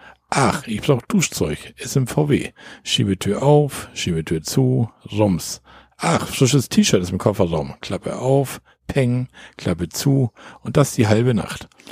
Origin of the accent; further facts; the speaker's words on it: Pfaffenhofen, Bavaria, Germany; Wir kommen aus der Ecke Pfaffenhofen, Ingolstadt.